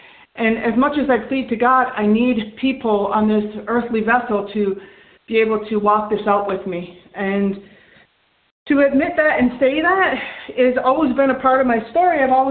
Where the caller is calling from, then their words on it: New York, United States; Hi, everyone. … from New York.